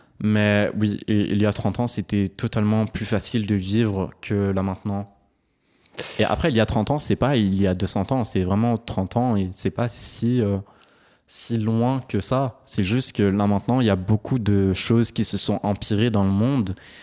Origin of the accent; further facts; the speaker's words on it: Belgium; je dirais directement que je suis belge, parce que la Belgique, c'est le pays où je suis né. C'est le pays qui m'a fait grandir